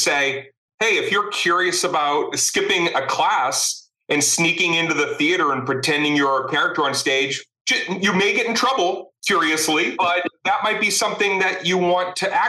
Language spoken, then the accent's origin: English; Arlington, Massachusetts, United States; also born or lived in Cambridge; I was born in Cambridge, grew up in Arlington. And no, I was introvert.